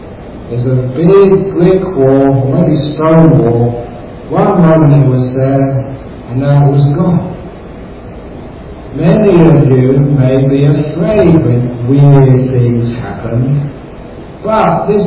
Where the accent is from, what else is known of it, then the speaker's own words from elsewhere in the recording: England, United Kingdom; there's a young man growing up in England. I was a Buddhist when I was only 16, and it was very hard to find places where you could meditate.